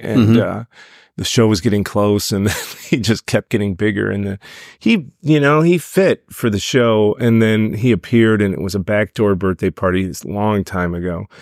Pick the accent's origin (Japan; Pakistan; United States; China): United States; Detroit, Michigan; Years ago, I grew up in Detroit and I was good friends with Jason Burns, still am.